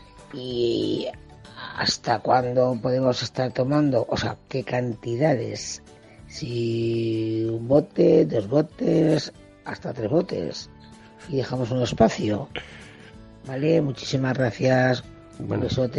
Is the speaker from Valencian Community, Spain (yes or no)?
yes; Valencia, Valencian Community, Spain; soy de Valencia